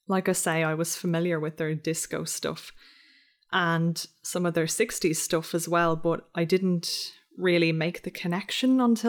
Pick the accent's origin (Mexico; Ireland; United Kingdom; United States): Ireland; Dublin, Leinster; Yeah, so I'm from Dublin.